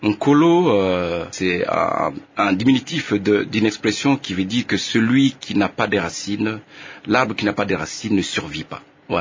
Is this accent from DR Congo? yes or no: yes; Goma, North Kivu, DR Congo; Oui, j'ai grandi là-bas. Après l'école maternelle, j'ai dû faire 4 ans dans mon village.